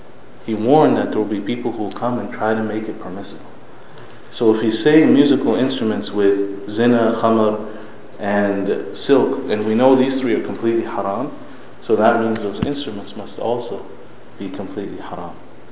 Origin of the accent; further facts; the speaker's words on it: New York, United States; also born or lived in Australia; I grew up here in the United States, in New York. and I was born in Australia, and I studied here with some imams in New York State